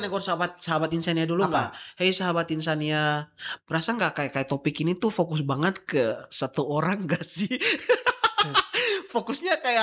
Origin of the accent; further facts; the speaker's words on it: Ternate, North Maluku, Indonesia; Kalau kita orang Ternate ya, orang timur kan jam 9 masih normal lah ya.